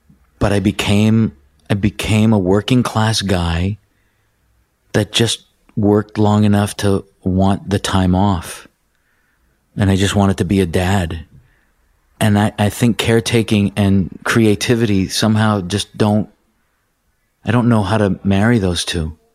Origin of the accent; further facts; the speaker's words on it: Ontario, Canada; But no, growing up in Ontario, you just taught a little French in school and that was it.